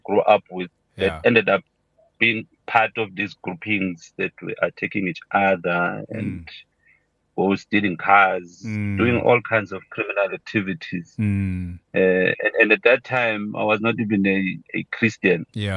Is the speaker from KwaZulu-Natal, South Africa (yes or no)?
yes; Durban, KwaZulu-Natal, South Africa; that Zulu part of me. So, I am from Durban.